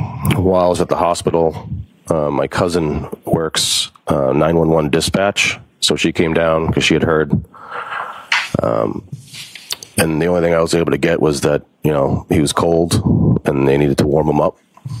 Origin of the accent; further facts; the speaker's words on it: Braintree, Massachusetts, United States; So we grew up in Braintree.